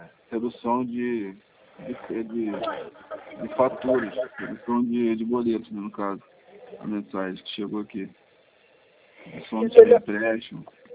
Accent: Rio Bonito, Rio de Janeiro, Brazil; Eu sou de Rio Bonito aqui

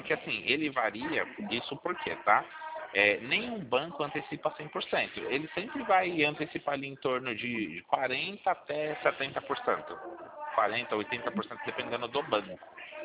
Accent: São Paulo, Brazil; eu sou de São Paulo.

